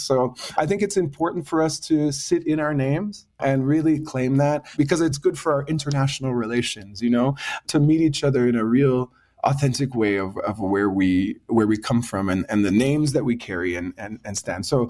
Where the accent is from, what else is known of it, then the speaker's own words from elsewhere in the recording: Eastern Canada, Canada; So I just said in my language … I come from the East Wabanaki territory. Mi'kma'ki, Wabanaki, we're all related, we're all connected.